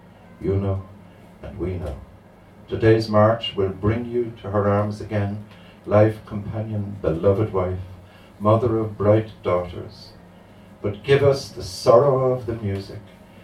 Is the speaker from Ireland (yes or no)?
yes; Cork, Munster, Ireland; And because I'm from Cork, I thought, what's the best poem in the world?